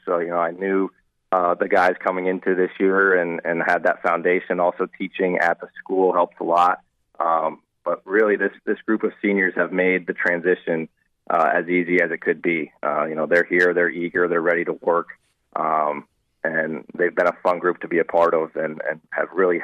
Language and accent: English; Shelburne Falls, Massachusetts, United States; But growing up, I grew up in Western Massachusetts, a small town called Shelburne Falls.